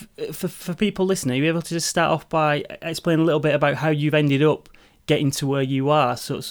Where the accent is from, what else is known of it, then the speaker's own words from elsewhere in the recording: North West England, United Kingdom; now in Leeds, United Kingdom; Yeah, I'm from near Manchester. I'm actually based in Leeds. Oh, or near Leeds anyway.